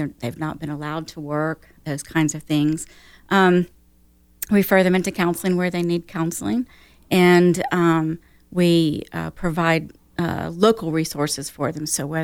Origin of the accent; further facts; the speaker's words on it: North Carolina, United States; also born or lived in Iowa; I was born in North Carolina, lived in Iowa a little bit, but North Carolina is really home for me. Been in Kernersville for about 23 years now.